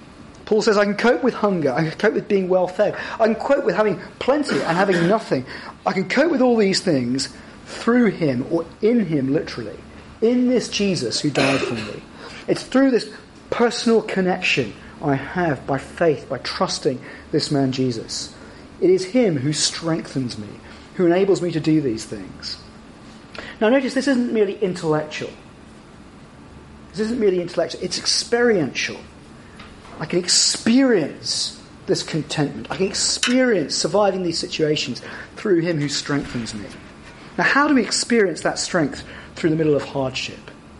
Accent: Scotland, United Kingdom; moved away; I'd wanted to live back in Scotland. I came from Scotland originally, I should say that. I wanted to go back to Scotland for years and years. 2003, I made my first attempt to possibly move back there.

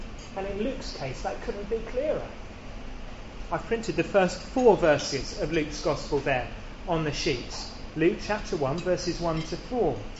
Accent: Penzance, South West England, United Kingdom; If I went back to my hometown of Penzance

